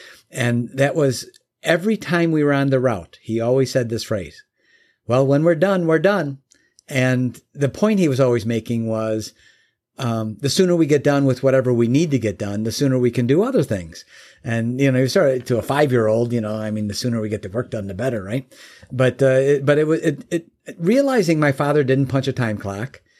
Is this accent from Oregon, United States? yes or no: no; Chicago, Illinois, United States; now in Michigan, United States; Basically, I live in Michigan now, but I hail from Chicago, the greater Chicagoland area.